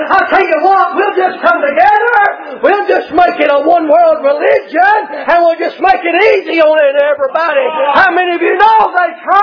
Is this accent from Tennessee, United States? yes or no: yes; Tennessee, United States; I ain't got a whole lot. I'm just from Tennessee.